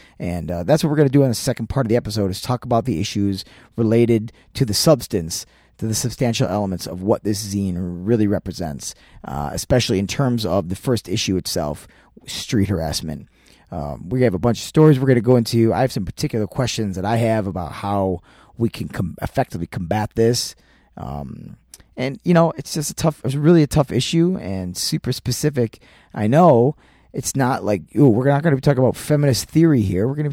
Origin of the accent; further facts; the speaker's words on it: Cleveland, Ohio, United States; in my hometown of Cleveland, Ohio.